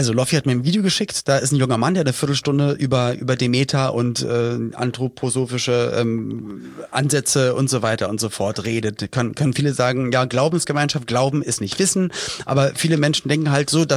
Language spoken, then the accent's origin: German; Berlin, Germany; Ich kenne auch in Berlin-Spandau, wo ich aufgewachsen bin, ein großes evangelisches Dorf, kann man sagen, das evangelische Johannesstift, wo ich in der Nähe gewohnt habe.